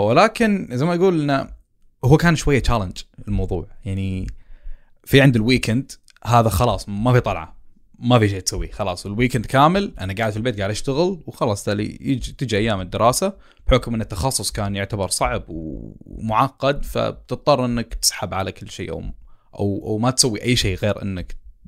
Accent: Eastern Province, Saudi Arabia; الحداق عندنا في الشرقية معناها صيد السمك.

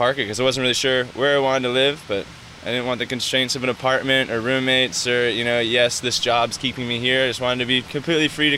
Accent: Florida, United States; but I'm from Florida, so I'm a water rat, so I took off for the ocean

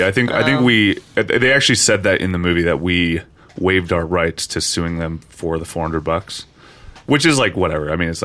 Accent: Parkersburg, West Virginia, United States; it's actually interesting that we started this accidentally talking about my hometown, Parkersburg, West Virginia, and the DuPont thing

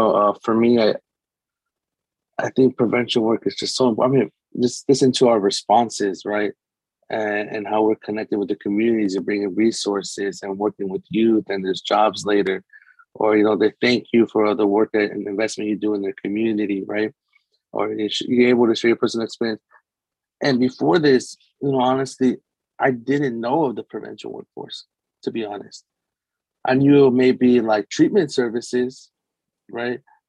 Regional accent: Inglewood, California, United States; So I'm from Inglewood, I'm maybe not born and raised, but I'm from Inglewood. That's my community. I love Inglewood.

